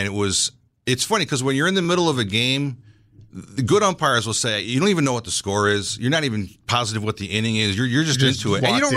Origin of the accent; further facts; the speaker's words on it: Berlin, United States; because I grew up in Berlin